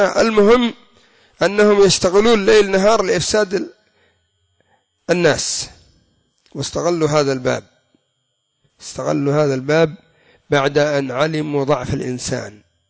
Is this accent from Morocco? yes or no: no; Yemen; إن لم تكن عندنا في اليمن موجودة عند جيراننا في دول الخليج